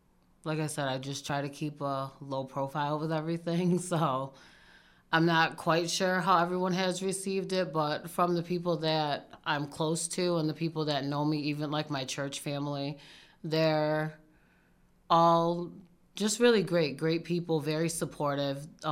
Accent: Pittsfield, Massachusetts, United States; I grew up in the Wilson Projects over off of Wakona Street.

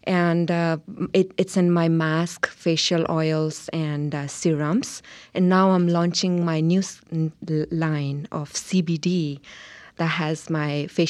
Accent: India; English is a second language; moved away as an adult; now in United States; it's my growing up in India for first 24 years, seeing the Ayurveda as a firsthand experience and learning from the generations of my family

